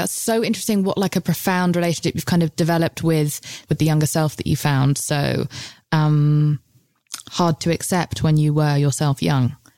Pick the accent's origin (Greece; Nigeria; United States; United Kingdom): United Kingdom; especially as British people, like, it's so amazing to hear someone just kind of strip themselves of their shame.